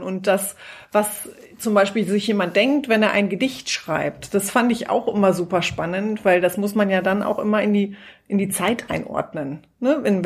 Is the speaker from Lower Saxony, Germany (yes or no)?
no; Ibbenbüren, North Rhine-Westphalia, Germany; Ja, ich bin da auch geboren. Geboren bin ich in Ibbenbüren, 10 Kilometer weiter. Da habe ich auch meine Kinderzeit verbracht. Und dann bin ich aber relativ mit 2 Jahren bin ich dann direkt an den Teutoburger Wald gezogen.